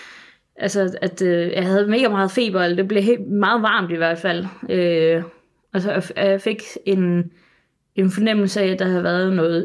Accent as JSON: {"language": "Danish", "town": "Sønderborg", "region": "Region of Southern Denmark", "country": "Denmark", "said": "Og der er nede, hvor jeg kommer fra i Sønderborg"}